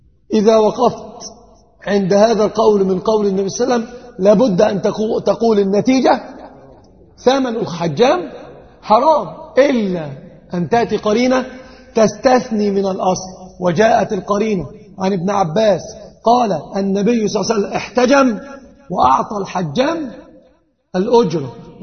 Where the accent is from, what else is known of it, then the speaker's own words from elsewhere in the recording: Egypt; تعرف عندنا في مصر كانوا يقولون